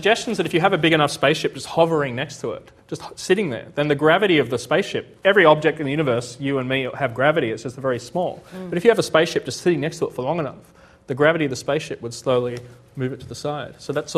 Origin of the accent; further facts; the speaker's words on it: Sydney, New South Wales, Australia; I was born and bred in Sydney, and often wonder what my hometown might have looked like in those earliest days.